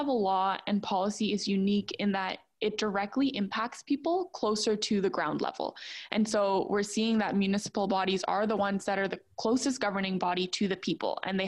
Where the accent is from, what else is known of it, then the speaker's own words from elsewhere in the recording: Toronto, Ontario, Canada; So honestly, for a number of years, I grew up in Toronto. And so as a child, I was very involved with the city.